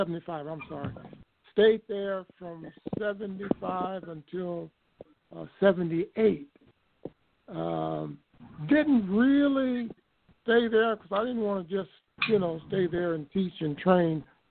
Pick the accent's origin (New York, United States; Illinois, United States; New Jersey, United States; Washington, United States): Illinois, United States; Chicago; I grew up in Chicago with the Chicago Defender, which some people might be aware of, which was a daily black newspaper in Chicago.